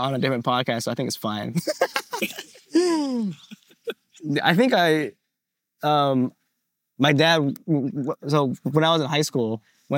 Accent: Phoenix, Arizona, United States; I grew up in Phoenix. This is all in Phoenix.

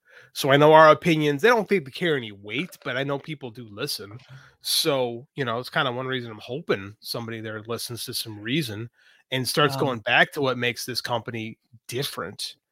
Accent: Illinois, United States; from Illinois. I take my shots.

